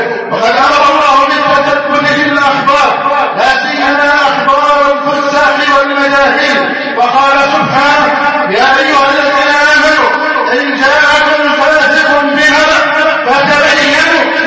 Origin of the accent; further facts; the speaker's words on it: Egypt; اللهم احفظ بلدنا مصر أمنا أمانا، سخاء وفاء، وسائر بلاد المسلمين